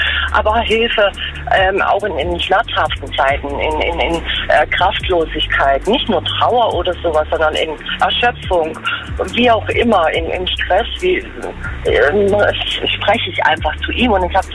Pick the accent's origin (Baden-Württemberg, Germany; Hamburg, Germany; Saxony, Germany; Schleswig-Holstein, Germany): Saxony, Germany; ich komme aus Sachsen.